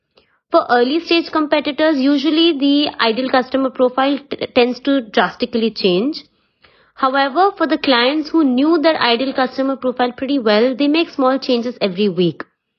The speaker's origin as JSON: {"language": "English", "country": "India", "said": "I'm from India"}